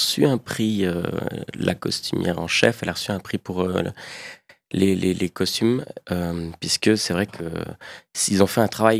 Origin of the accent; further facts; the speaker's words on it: Neuchâtel, Switzerland; also born or lived in Basel; je me considère, entre guillemets, citoyen du monde, mais je suis né à Bâle. Une fois de plus, je ne viens pas d'Andermatt. J'ai grandi principalement à Neuchâtel, donc je me sens aussi francophone et neuchâtelois.